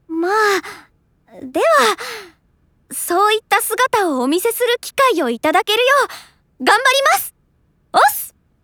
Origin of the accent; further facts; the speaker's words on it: Tokyo, Japan; 私は東京出身で実家から通っています。